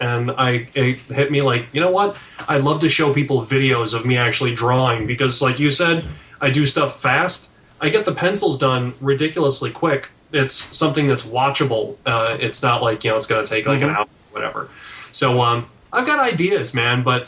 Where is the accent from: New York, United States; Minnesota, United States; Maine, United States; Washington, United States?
New York, United States; I'm from New York, and it scares the hell out of me.